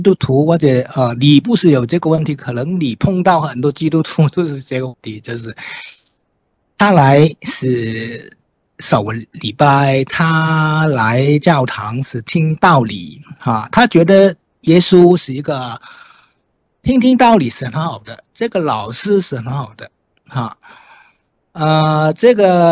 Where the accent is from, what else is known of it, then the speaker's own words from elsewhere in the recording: Hong Kong; 我虽然不是在国内出生，但是我是香港的原居民啊。